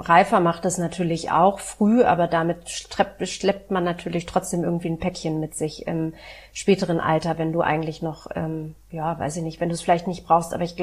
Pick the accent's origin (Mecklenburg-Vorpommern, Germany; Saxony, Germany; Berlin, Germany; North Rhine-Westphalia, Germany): Berlin, Germany; Ich bin in West-Berlin groß geworden